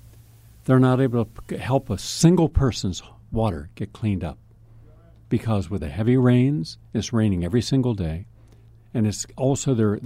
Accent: Upper Midwest, United States; Growing up in the Upper Midwest, just about like every lake there is covered in algae.

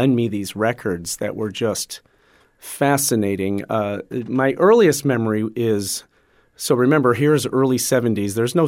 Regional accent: Buffalo, New York, United States; I grew up in Buffalo, New York, and while I was the oldest of four, I was in a neighborhood of kids who were 5 to 7 years older than me.

